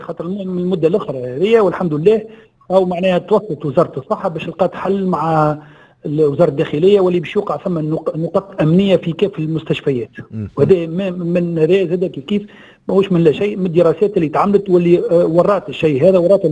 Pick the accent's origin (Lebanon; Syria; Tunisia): Tunisia; هذا مش موجود توا عندنا في تونس